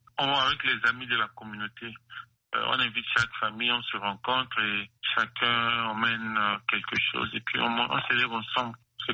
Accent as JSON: {"language": "French", "country": "DR Congo", "lives_now": "United States", "said": "Je viens du Congo"}